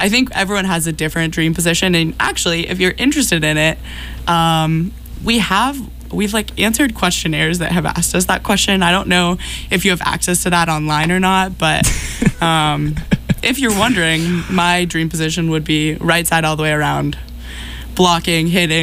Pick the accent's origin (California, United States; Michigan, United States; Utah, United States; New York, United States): California, United States; Granite Bay; I'm from Granite Bay, Sacramento area.